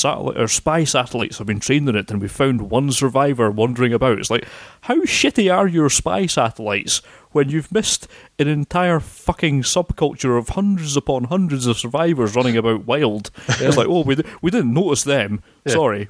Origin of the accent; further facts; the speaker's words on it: Scotland, United Kingdom; And we're allowed to be racist about this because we are Scottish.